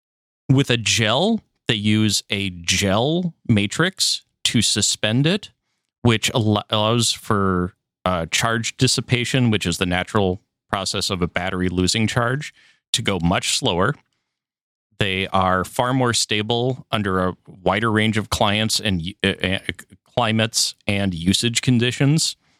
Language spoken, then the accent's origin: English; Minnesota, United States; Growing up in Minnesota, I do know a couple people who ruined their batteries by leaving them out in the shed